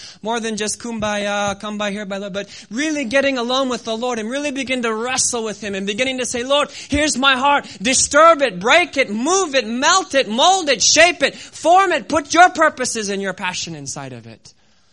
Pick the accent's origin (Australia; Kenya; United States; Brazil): Kenya; I remember as a kid when we were growing up in Kenya